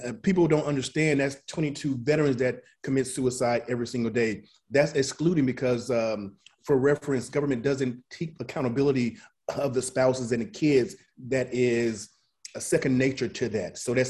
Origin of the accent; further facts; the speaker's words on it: Columbus, Mississippi, United States; I didn't have a typical ordinary life growing up in Columbus, Mississippi, which is about this big.